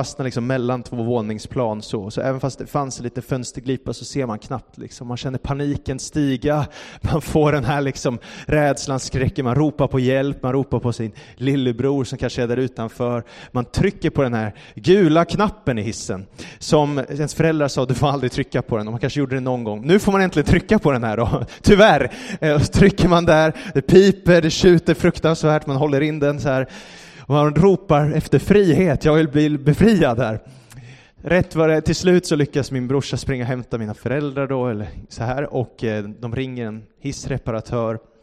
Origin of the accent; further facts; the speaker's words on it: Solna, Stockholm County, Sweden; Jag växte upp i Solna i Stockholm och där bodde vi i ett lägenhetshus. Vi bodde på 9:e våningen, högst upp bodde vi.